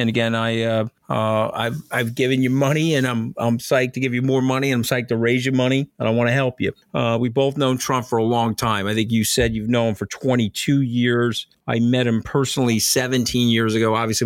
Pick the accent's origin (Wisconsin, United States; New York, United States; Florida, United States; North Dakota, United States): New York, United States; Long Island; I enjoyed that because I'm from Long Island.